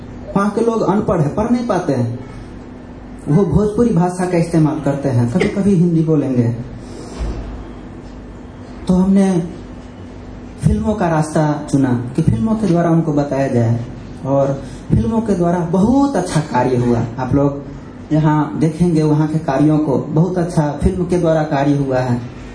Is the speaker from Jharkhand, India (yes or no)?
no; Bihar, India; मैं एक बिहारी आदमी हूं